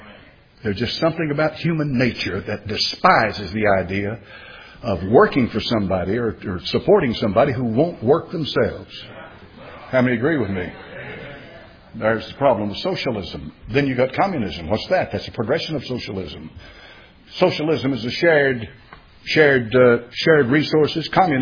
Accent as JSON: {"language": "English", "region": "the South", "country": "United States", "tie": "born or raised there", "said": "I mean, I grew up in the South, folks, and the people in the South, when I was born in 1946, everybody was going north to get jobs."}